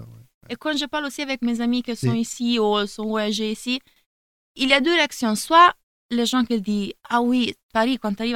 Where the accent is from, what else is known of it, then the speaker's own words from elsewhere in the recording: Milan, Lombardy, Italy; French is a second language; Mon français n'est pas parfait encore, mais ça va arriver. Comme tu as bien dit, on est de Milan, Milano.